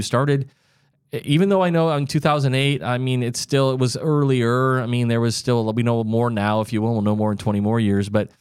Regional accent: Midwest, United States; I'm from the Midwest.

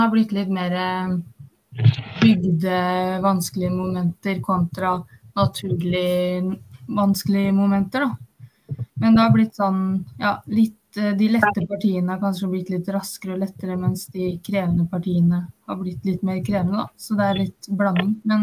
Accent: Moss, Østfold, Norway; Men jeg er jo fra Moss, og det er jo nabokommunen

